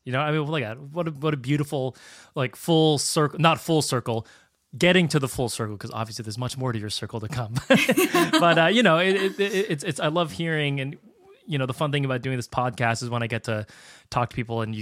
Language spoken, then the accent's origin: English; United States; Being Filipino-American, I absolutely loved like all the visuals I got to see. It reminded me of so many things whenever I've gotten to travel back home to the Philippines.